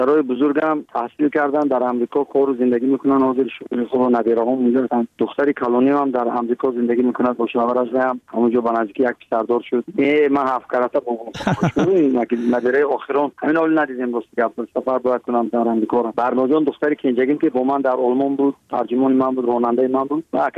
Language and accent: Persian; Tajikistan; برای وطنم، برای تاجیکستان عزیزم